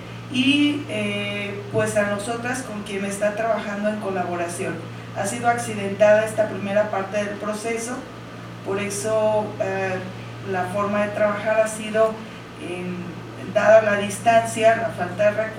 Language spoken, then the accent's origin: Spanish; Zamora, Michoacán, Mexico; also born or lived in Mexico City; Zamora, aunque soy nacida aquí en el Distrito Federal, solo mi acta lo atestigua, mi ombligo también, por acá se quedó, pero toda mi forma de ser, pensar, mi cultura, mi familia se encuentran en Zamora.